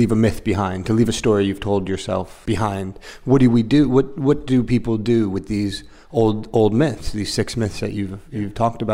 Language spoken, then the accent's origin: English; United States; You know, as an American, I look at it